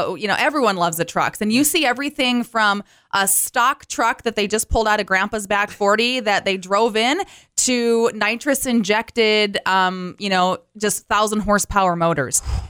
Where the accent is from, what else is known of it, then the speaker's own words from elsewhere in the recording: North Dakota, United States; You know, we're from North Dakota. We're kind of rednecks around here